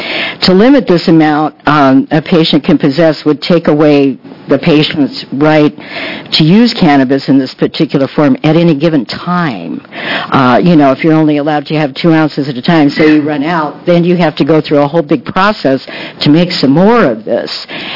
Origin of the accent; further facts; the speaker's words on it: Jacksonville, Oregon, United States; I'm from Jacksonville, Oregon.